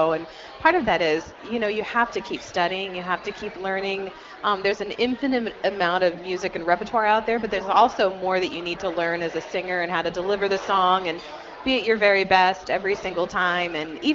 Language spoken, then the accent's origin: English; Mount Pleasant, Iowa, United States; my hometown in southeast Iowa, little Mount Pleasant, Iowa, they have a little concert series there